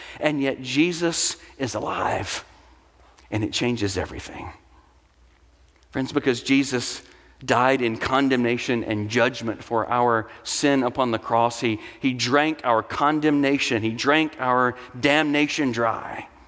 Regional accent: the South, United States; I'm from the South and love big trees.

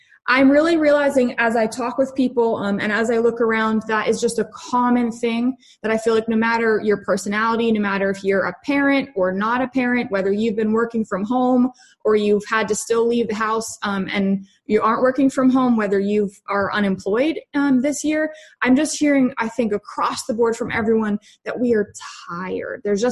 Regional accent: New Hampshire, United States; So love New England. Grew up here. I'm a New England girl. I am from New Hampshire, which is where I am currently sitting.

